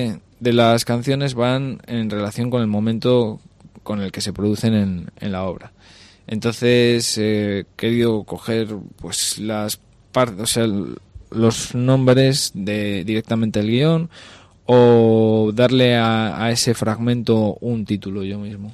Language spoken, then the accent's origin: Spanish; Toreno, Castile and León, Spain; Sí, tengo en el mes de agosto en Toreno, que es muy especial para mí tocar en mi pueblo.